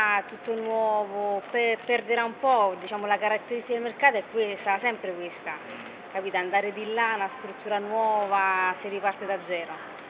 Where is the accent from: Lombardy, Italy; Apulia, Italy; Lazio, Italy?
Lazio, Italy; Rome; tra Testaccio e Trastevere. Ho fatto un po' di scuole qua, un po' di scuola a Trastevere. Ho diviso un po' le due zone